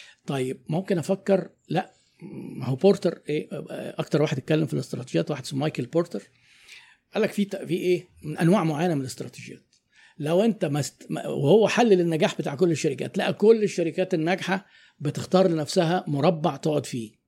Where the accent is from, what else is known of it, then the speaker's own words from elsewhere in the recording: Egypt; احنا عندنا في مصر دي يعني القوانين قصرة في الحتة دي